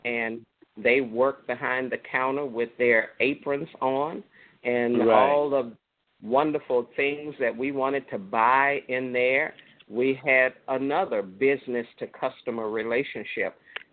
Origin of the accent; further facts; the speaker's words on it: Cameron, Louisiana, United States; And growing up in Cameron, Louisiana, which was a segregated part of Cameron for me in the 60s.